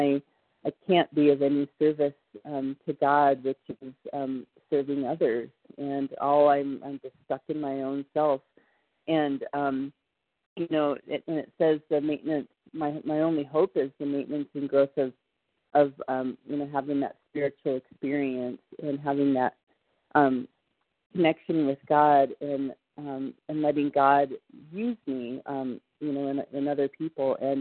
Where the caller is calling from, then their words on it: Colorado, United States; I'm calling from Colorado.